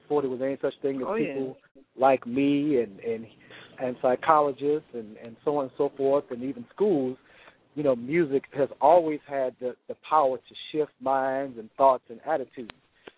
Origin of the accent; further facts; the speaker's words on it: Brooklyn, New York, United States; now in Chicago, United States; I'm from Brooklyn, but here in the Chi.